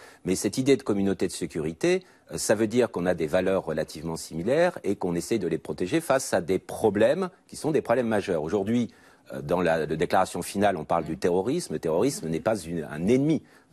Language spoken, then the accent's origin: French; France; on peut tout à fait, en tant que Français, avoir cette vision du pilier européen